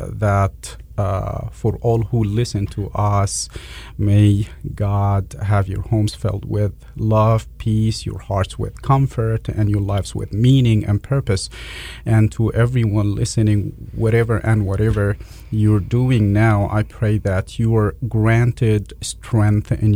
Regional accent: Egypt; English is a second language; moved away as an adult; now in United States; I am from Egypt. I was born and raised and educated in Egypt.

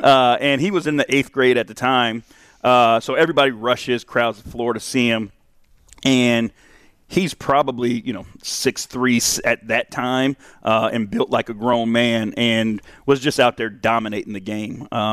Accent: Denver, Colorado, United States; But we grew up together in the Denver area.

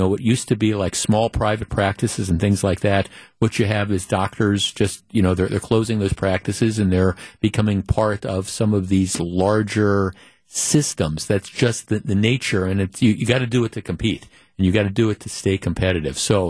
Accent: Glendale, Wisconsin, United States; I grew up very close to Cardinal Stritch. I grew up in Glendale. I lived like three or four blocks away from Nicolet High School.

